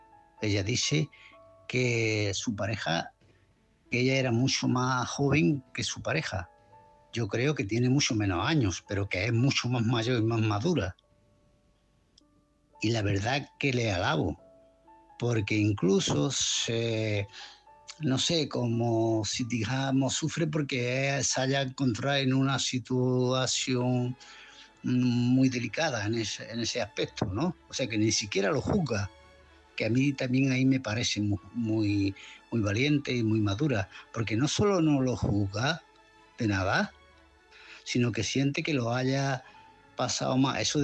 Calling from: Malaga, Andalusia, Spain; de Málaga.

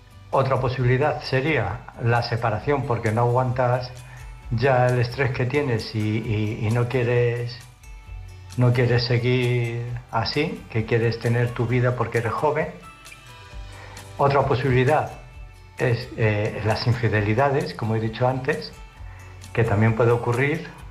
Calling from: Illescas, Castilla-La Mancha, Spain; de Illescas, Toledo.

